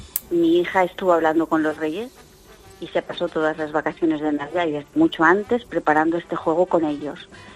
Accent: Valencia, Valencian Community, Spain; Nosotros somos de Valencia, entonces una de las categorías es el fallerío, es decir, cosas relacionadas con las fallas.

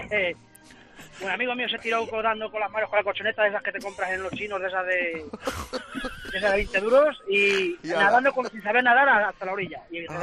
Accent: Sisante, Castilla-La Mancha, Spain; Soy de La Mancha y de Sisante

